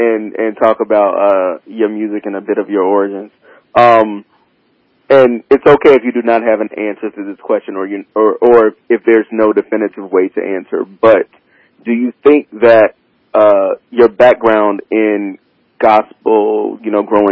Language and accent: English; South Carolina, United States; My family's AME, and I'm from South Carolina, so I'm from the South.